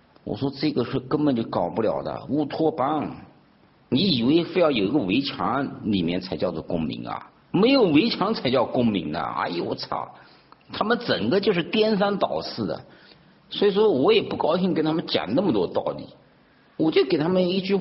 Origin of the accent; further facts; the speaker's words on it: China; 但是我们中国人他建立这个国家的前提是找一个暴君来管我们，来分配我们的权利，这个是我们国家的本质，自古以来都是，到今天也是